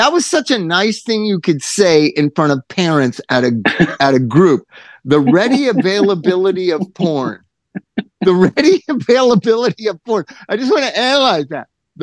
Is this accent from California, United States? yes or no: yes; Palm Springs, California, United States; I'm from Palm Springs in Orange County, dude.